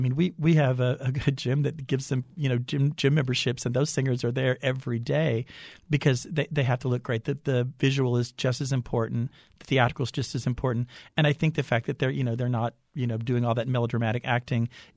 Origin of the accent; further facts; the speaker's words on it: Luling, Texas, United States; You know, I was from Luling, Texas. I never saw an opera till I was in one.